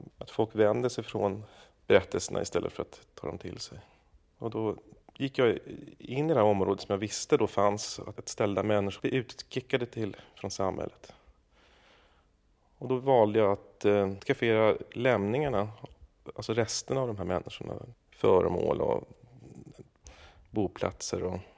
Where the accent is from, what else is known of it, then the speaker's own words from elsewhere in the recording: Stockholm, Stockholm County, Sweden; Jag är uppväxt på Södermalm i Stockholm.